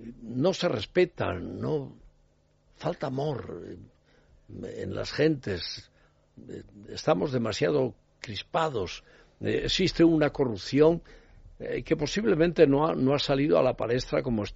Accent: Spain; en mi país, que es España

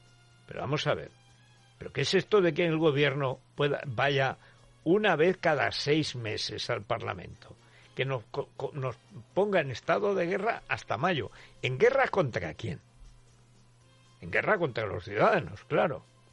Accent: Aragon, Spain; pues se planta en Teruel, en mi pueblo.

